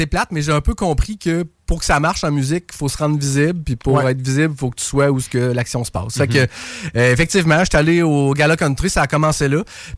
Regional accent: Canada; accent: anglophone; Moi, je chante juste du francophone parce que j'ai peur de mon accent anglophone.

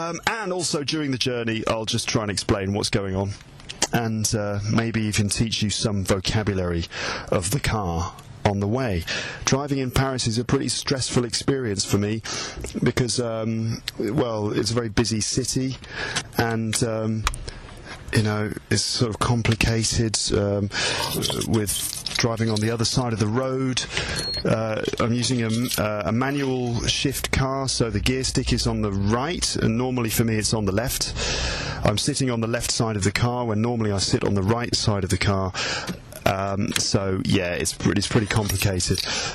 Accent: England, United Kingdom; Okay, because I'm English, I don't use air conditioning usually, so I'm not used to operating it.

